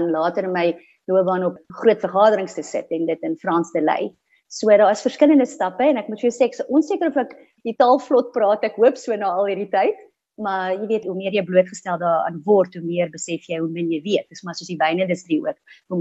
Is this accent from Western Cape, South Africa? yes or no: no; Pretoria, Gauteng, South Africa; ek is eintlik van Pretoria, van die noorde, so ek is eintlik maar 'n bosmeisie en nie regtig 'n wynmeisie nie. En dis maar ons groot geword het in Pretoria met die blou bulle en al die dinge.